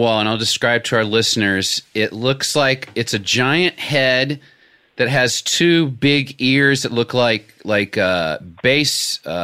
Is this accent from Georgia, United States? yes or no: no; Little Rock, Arkansas, United States; I grew up in Little Rock, and I remember your graffiti well.